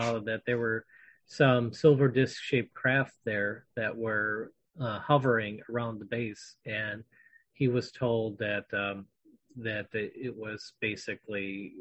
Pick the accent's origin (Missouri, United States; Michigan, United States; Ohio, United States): Michigan, United States; Sterling Heights; I grew up in Sterling Heights, and her experiences were all in Sterling Heights.